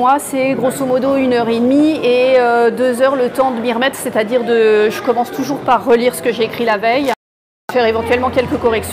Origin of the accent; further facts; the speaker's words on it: Île-de-France, France; je viens de Seine-et-Marne et je suis en train de migrer vers l'Alsace.